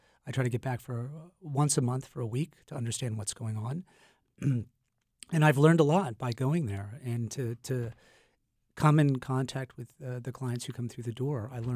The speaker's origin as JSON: {"language": "English", "town": "Turner", "region": "Maine", "country": "United States", "tie": "born or raised there", "also_born_or_lived": "Buckfield", "said": "I grew up in Turner, and then we moved to Buckfield, Maine, junior. Oh, no, it was when I was seventh grade, so junior high school."}